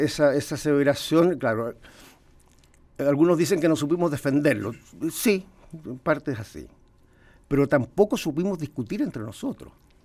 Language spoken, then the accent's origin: Spanish; Brazil; Y en América Latina, Argentina está en 1,2 y Brasil, de donde vengo yo, 1,3.